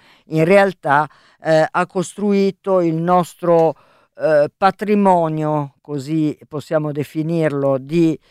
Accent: Campania, Italy; first language Neapolitan; ho tentato goffamente di imitare il siciliano che non è la mia lingua madre come il napoletano, mettiamolo così, quindi mi viene sicuramente meno bene.

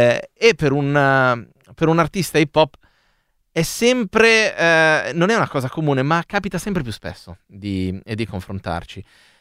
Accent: Milan, Lombardy, Italy; io vengo proprio dalla Barona

